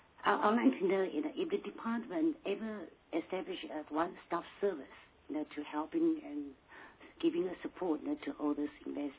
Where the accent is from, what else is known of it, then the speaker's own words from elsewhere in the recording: South Africa; I'm a South African and I can speak and I can read in Mandarin